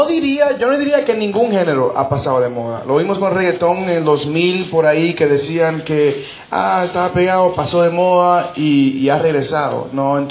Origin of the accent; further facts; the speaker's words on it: New York, United States; Yo nací y me crié en Nueva York.